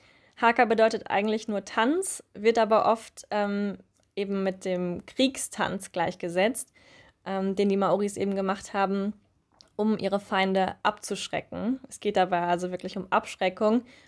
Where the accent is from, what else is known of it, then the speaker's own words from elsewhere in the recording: Germany; Wobei ich sagen muss, dass es mir als Deutsche viel einfacher fällt, Tereo auszusprechen